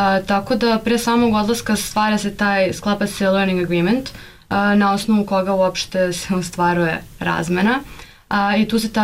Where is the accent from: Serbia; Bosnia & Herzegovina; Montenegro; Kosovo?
Serbia; Belgrade; now in Bamberg, Germany; zato što sam odrasla u Beogradu, koji je dosta veliki grad u odnosu na Bamberg, koji ima možda 70.000 stanovnika